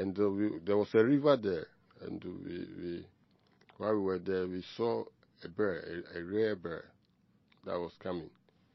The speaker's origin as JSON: {"language": "English", "town": "Kumasi", "region": "Ashanti", "country": "Ghana", "tie": "born or raised there", "also_born_or_lived": "Accra", "said": "I was born and raised in Kumasi, and at some point in time, you want to get out to somewhere."}